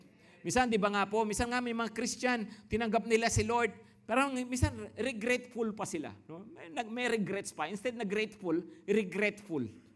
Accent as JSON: {"language": "Tagalog", "region": "Ilocos Region", "country": "Philippines", "said": "ang home church ko sa Pangasinan. No? So, ako ay taga Pangasinan."}